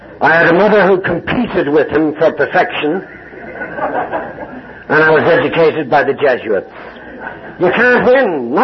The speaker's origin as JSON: {"language": "English", "country": "Ireland", "lives_now": "Johannesburg, South Africa", "said": "I'd like to tell Duncan that I'm Irish and a recovering Catholic."}